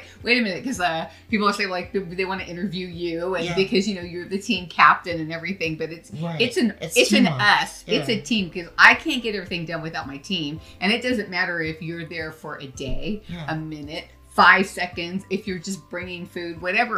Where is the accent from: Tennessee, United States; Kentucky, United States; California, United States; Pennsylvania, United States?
California, United States; now in Las Vegas, United States; And I feel like, because I am originally from California, I feel like, we always had that camaraderie.